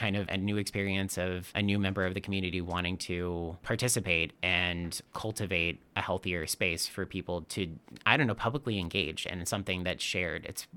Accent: Texas, United States; also born or lived in Dallas / Austin; now in Portland, United States; And I'm originally from Texas, as I said, and I felt immediately, you know, having kind of grown up in Dallas and Austin specifically, I think I immediately fell in love with Portland.

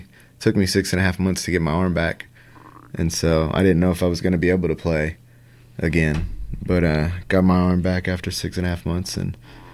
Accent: Texas, United States; I'm from Texas.

